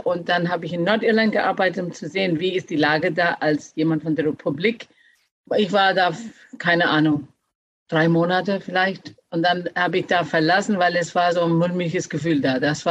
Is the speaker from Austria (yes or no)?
no; Ireland; German is a second language; moved away; Also ich bin in Irland aufgewachsen, habe die Schule mit 16 verlassen, weil ich wollte die große, weite Welt sehen.